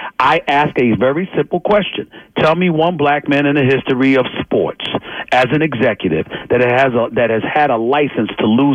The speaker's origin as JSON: {"language": "English", "town": "New York City", "region": "New York", "country": "United States", "said": "I am a New Yorker who considers Philadelphia my second home."}